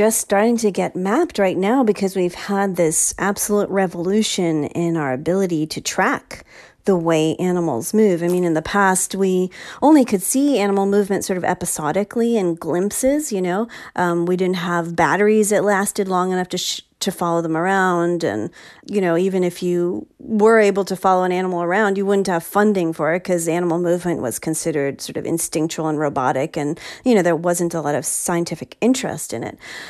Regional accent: New York City, New York, United States; born there; I'm from New York City. That's where I was born.

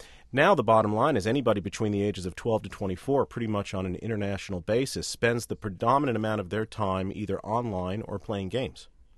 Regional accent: New York, United States; I was brought up outside of New York, so I would listen to the rock radio stations there

